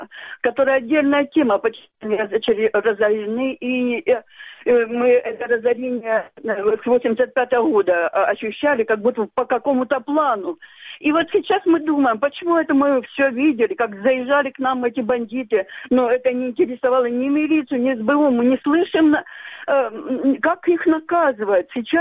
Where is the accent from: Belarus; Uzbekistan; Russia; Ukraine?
Ukraine; Shyrokyne, Donetsk Oblast; Широкина нас выгнали в 12-15 года. Выгнали, расстреливали, по сути, наши дома, и это было, мы не считаем себя переселенцами, а только беженцами.